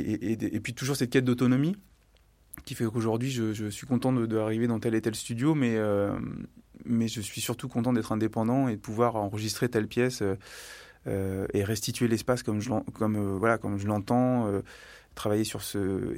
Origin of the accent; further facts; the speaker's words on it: Limoges, Nouvelle-Aquitaine, France; Moi je viens de Limoges, lui de Poitiers